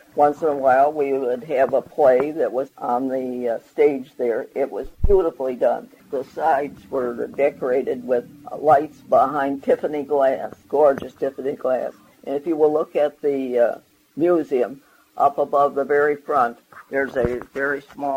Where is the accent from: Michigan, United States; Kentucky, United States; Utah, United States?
Michigan, United States; Redford Township; born there; I was born in Redford Township in the year 1910, June the 26th.